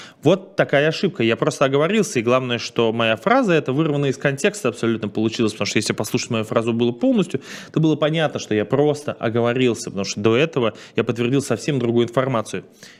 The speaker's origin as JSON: {"language": "Russian", "country": "Russia", "said": "особенно если считать, что мы из России, мы знаем, что такое настоящее преследование"}